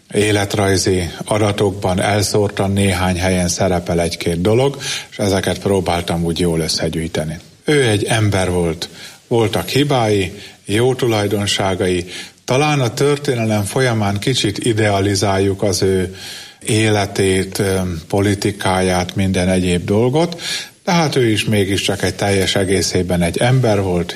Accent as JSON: {"language": "Hungarian", "region": "Jász-Nagykun-Szolnok", "country": "Hungary", "said": "Jász is vagyok, meg ferences is."}